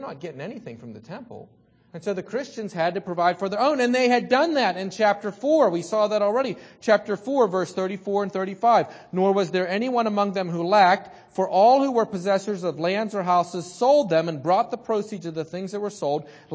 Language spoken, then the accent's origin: English; United States; as much as I'm an American and I'm happy to be an American, being an American is not a qualification for being a member of the church.